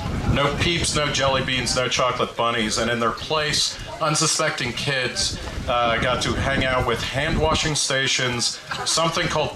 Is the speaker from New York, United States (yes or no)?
yes; Brooklyn, New York, United States; born there; On the other side of the country, where I'm from, actually, I was born in Brooklyn